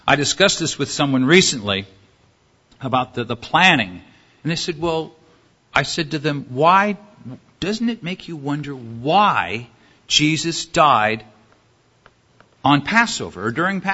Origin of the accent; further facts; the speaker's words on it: California, United States; I grew up in Southern California.